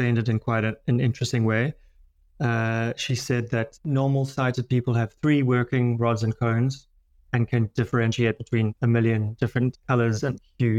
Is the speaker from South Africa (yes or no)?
yes; White River, Mpumalanga, South Africa; So I grew up in White River.